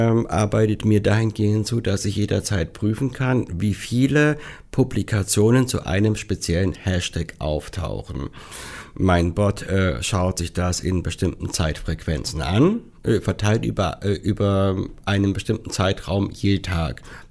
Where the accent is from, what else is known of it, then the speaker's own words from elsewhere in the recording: Apolda, Thuringia, Germany; ich kann nicht mit einem Account dorthin gehen, die sich mit dem Viadukt meiner Heimatstadt Apolda befassen.